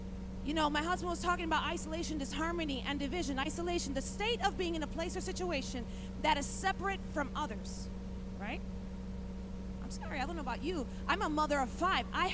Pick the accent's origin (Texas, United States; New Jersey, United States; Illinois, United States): Illinois, United States; Chicago; We come from Chicago. And in Chicago, you know, we clap back all the time.